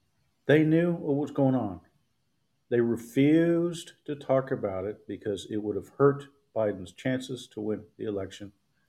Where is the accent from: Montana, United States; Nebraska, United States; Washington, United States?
Washington, United States; Seattle; born there; I was born in Seattle. Got my undergraduate degree at the University of Washington in Seattle. Very familiar with Seattle.